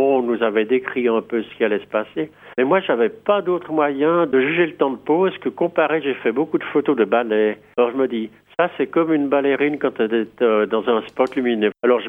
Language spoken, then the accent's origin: French; Switzerland; Je lui dis, moi je viens de Suisse.